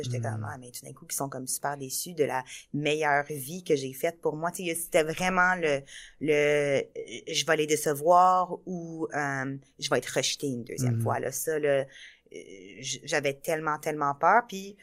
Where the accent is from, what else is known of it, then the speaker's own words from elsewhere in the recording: Romania; Je suis roumaine.